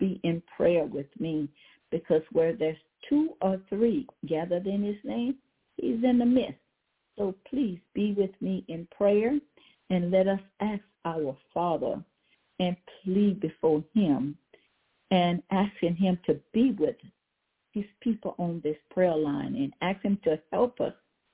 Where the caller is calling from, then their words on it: Baton Rouge, Louisiana, United States; I'm calling from Baton Rouge, Louisiana.